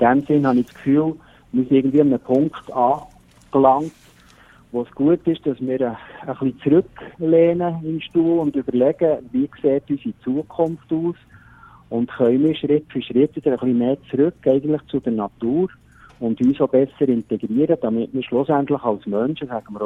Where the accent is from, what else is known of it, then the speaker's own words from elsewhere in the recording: Worb, Bern, Switzerland; ich bin ja im Gebiet Worg bin ich aufgewachsen.